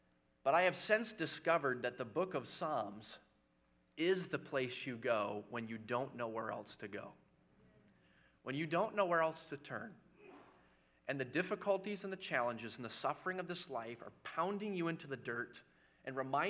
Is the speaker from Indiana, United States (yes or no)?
no; Maine, United States; born there; moved away as an adult; I was born in the state of Maine. So originally, I'm from New England. I am up from the East Coast.